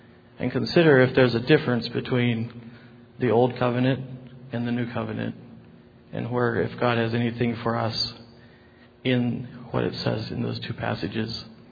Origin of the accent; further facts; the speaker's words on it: Ohio, United States; We're from Ohio, and just a blessing to be here